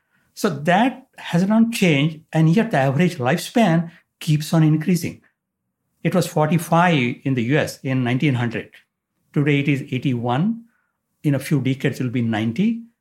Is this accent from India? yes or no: yes; India; I was born and raised in India.